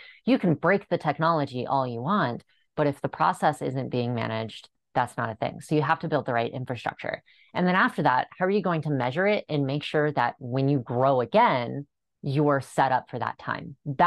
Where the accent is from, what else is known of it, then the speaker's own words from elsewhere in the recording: Cheyenne, Wyoming, United States; now in Fort Collins, United States; I grew up in Cheyenne, Wyoming, hop, skip, and a jump from here in Fort Collins, right? I grew up there.